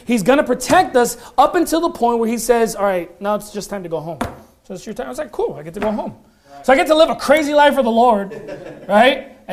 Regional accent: Los Angeles, California, United States; We're Christians, but we're Christians from Los Angeles.

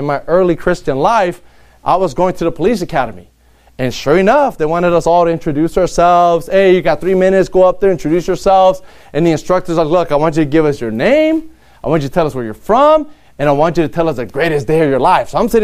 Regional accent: East Palo Alto, California, United States; All right … I'm from East Palo Alto, California.

